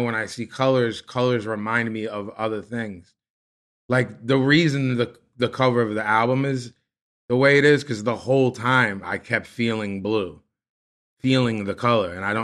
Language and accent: English; Philadelphia, Pennsylvania, United States; I had like a couple bands with kids I grew up with in Philly.